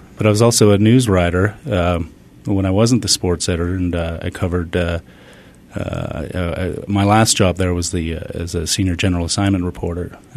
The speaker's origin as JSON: {"language": "English", "town": "Raton", "region": "New Mexico", "country": "United States", "tie": "born or raised there", "also_born_or_lived": "California", "said": "I grew up in Raton and got into journalism in a very roundabout way."}